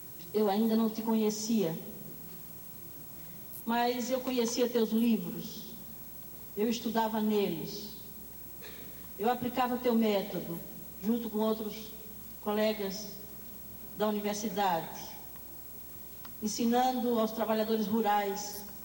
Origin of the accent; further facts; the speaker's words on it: Northeast Region, Brazil; born there; Nascemos os dois no Nordeste